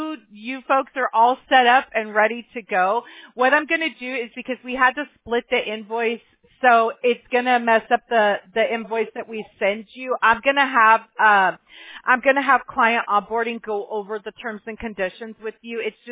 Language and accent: English; Mobile, Alabama, United States; born there; Now, I was born in Mobile, Alabama, when it's like 1,000,000% humidity in July.